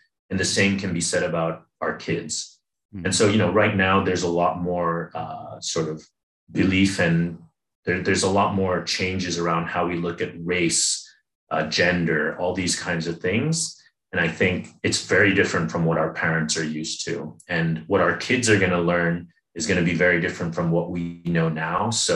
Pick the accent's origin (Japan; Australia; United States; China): Japan; I'm born and raised in Japan.